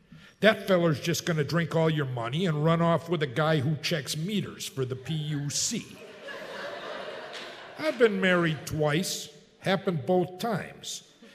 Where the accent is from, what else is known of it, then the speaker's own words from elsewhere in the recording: Eveleth, Minnesota, United States; I'm from Eveleth.